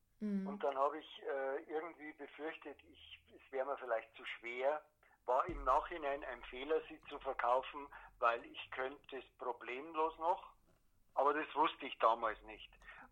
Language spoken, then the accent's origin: German; Bavaria, Germany; Ich bin Bayer einfach. Ich bin eigentlich zutiefst Bayer, das gebe ich zu.